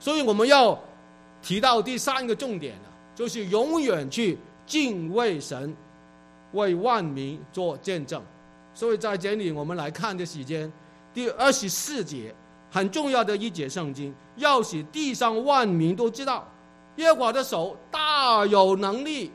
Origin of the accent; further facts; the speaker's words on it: China; 可是我们是中国人也要保守啊，继续讲好我们的中国话，我们的普通话，讲好之后掌握双语